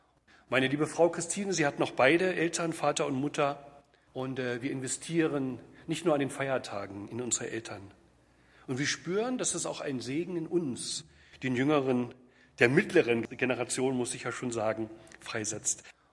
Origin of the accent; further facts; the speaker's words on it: Berlin, Germany; aus Berlin, wo ich herkomme.